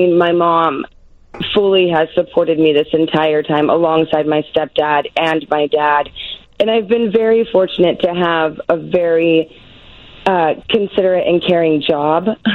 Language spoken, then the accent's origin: English; Pittsburgh, Pennsylvania, United States; I am from Pittsburgh.